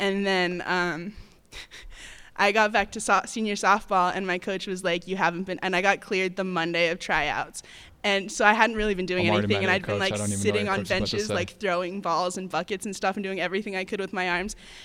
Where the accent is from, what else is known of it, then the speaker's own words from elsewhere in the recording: New Mexico, United States; Like I grew up in New Mexico